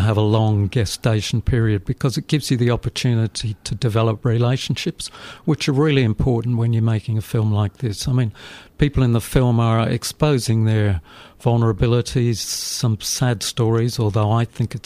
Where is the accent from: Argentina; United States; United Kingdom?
United Kingdom; England; moved away as an adult; now in Australia; I didn't really start until I came to Australia from England back in 1981.